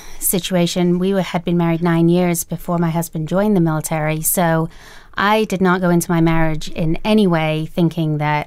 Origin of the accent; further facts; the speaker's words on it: England, United Kingdom; I'm a British citizen. I was born and raised in England, so I really had no knowledge of the U.S. military culture at all.